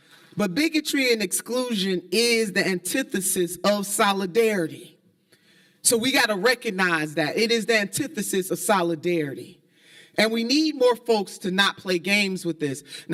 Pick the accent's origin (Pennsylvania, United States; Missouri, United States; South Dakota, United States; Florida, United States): Missouri, United States; Kansas City; I'm from Kansas City, Missouri, and in Kansas City, I am a leader and organizer with KC Tenants.